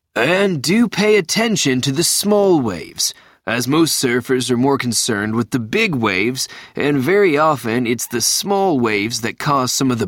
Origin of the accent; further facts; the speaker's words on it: San Francisco, California, United States; I'm from San Francisco, California.